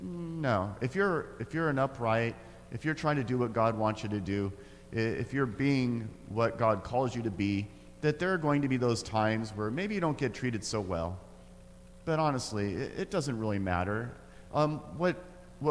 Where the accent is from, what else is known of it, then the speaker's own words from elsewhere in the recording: Grants Pass, Oregon, United States; So some of you might know that I'm from Grants Pass. That's my hometown.